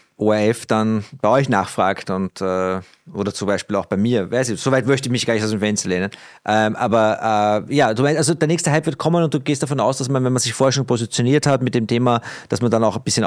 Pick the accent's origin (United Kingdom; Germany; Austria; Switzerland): Austria; Perchtoldsdorf, Lower Austria; Ich bin 83. Ich komme aus Berchtesdorf